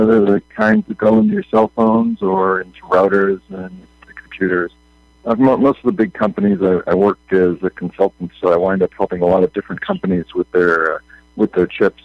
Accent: Boston, Massachusetts, United States; I'm from the Boston area, born and bred in Boston

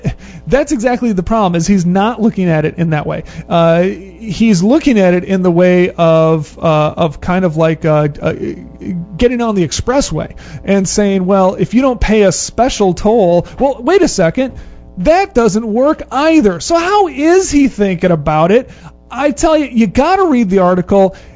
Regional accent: Minnesota, United States; No, I like to give the excuse that I grew up in Minnesota

